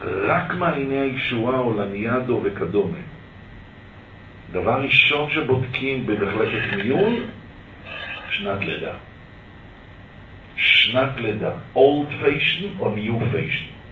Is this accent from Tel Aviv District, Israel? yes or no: yes; Tel Aviv, Tel Aviv District, Israel; חונכתי בחינוך כפרני ישראלי בן גוריוני של מדינת הישראלים, וגדלתי בנווה אביבים בתל אביב.